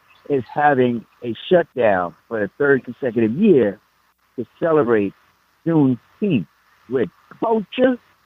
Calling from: Brooklyn, New York, United States; I am calling from Brooklyn, do or die bedside.

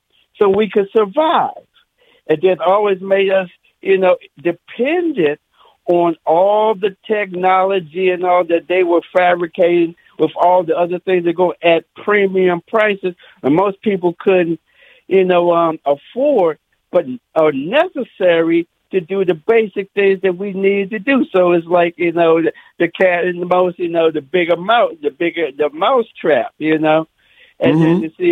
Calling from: Washington, District of Columbia, United States; in Washington, D.C. here.

